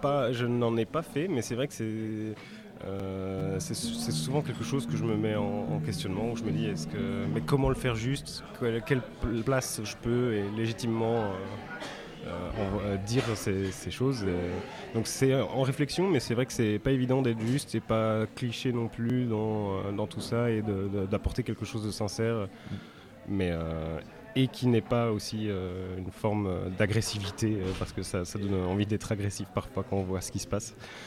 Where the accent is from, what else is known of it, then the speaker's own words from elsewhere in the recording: Arlon, Luxembourg, Belgium; Moi je suis d'Arlon.